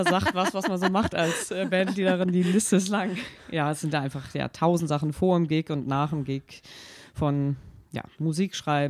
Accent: Hamburg, Germany; born there; also born or lived in Bremen; Also ich bin nicht weit weg gewesen, erst in Bremen. Ich habe es zum ersten Mal so mit so einer Distanz probiert und da habe ich aber ja wieder nach Hamburg gezogen, um hier noch weiter zu studieren.

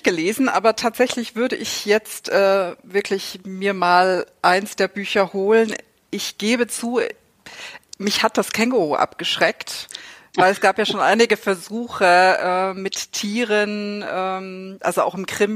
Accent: Saxony, Germany; moved away as an adult; Ich stamme ja ursprünglich aus Sachsen. Bin hier vor knapp 10 Jahren hochgezogen in den Norden

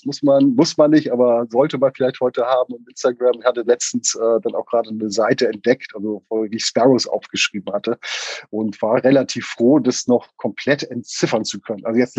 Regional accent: Hamburg, Germany; Ja, ich bin ein gebürtiger Hamburger, wobei also im Süden Hamburgs aufgewachsen oder auch geboren worden, Hamburg-Wilhelmsburg

